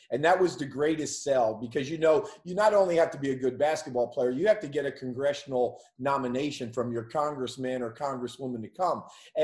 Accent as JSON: {"language": "English", "town": "Allentown", "region": "Pennsylvania", "country": "United States", "said": "And I'm from Allentown, Pennsylvania, just up the road."}